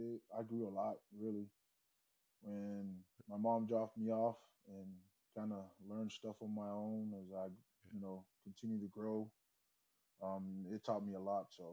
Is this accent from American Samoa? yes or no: yes; American Samoa; To be honest, you know, I'm from American Samoa. Don't know anything about New Mexico Military or NIMI when coming out of high school.